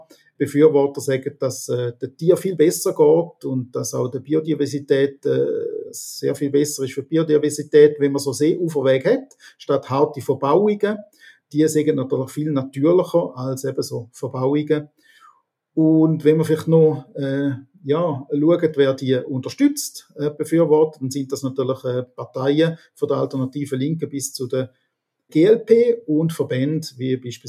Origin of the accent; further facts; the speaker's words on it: Rorschacherberg, St. Gallen, Switzerland; Genau, ich bin im Rorschacher Berg aufgewachsen. Rorschacher Berg ist eine Seegemeinde, wie Rorschach und Goldach auch.